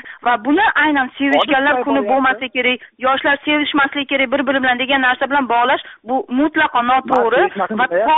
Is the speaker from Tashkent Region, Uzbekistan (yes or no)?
no; Bukhara, Bukhara Region, Uzbekistan; born or raised there